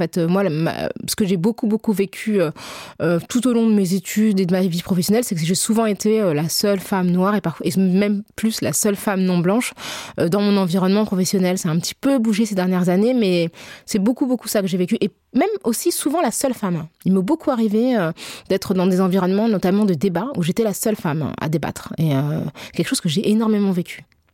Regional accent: Senegal; now in France; au Sénégal, qui est mon pays d'origine, je ne suis pas une minorité

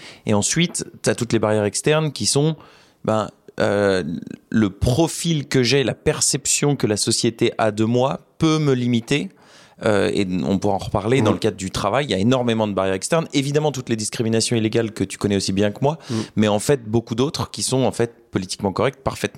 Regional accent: Beauvais, Hauts-de-France, France; J'ai grandi à Beauvais.

